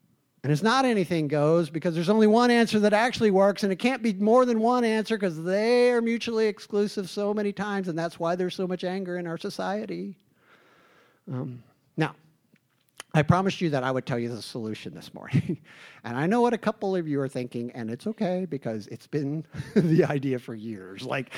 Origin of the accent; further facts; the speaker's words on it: Midwest, United States; in the Midwest where I grew up in the Bible Belt, like, there was nothing open on Sunday.